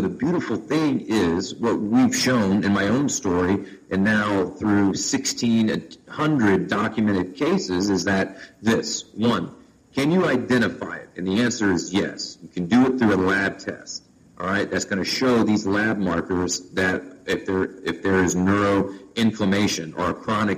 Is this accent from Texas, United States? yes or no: yes; Texas, United States; I grew up in Texas, in the United States, and, you know, football is kind of a way of life.